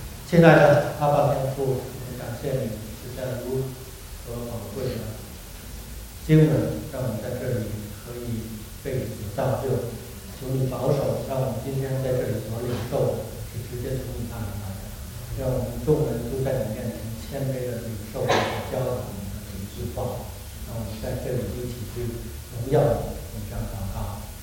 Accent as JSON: {"language": "Chinese", "country": "China", "said": "情人节我们中国人叫情人节啊"}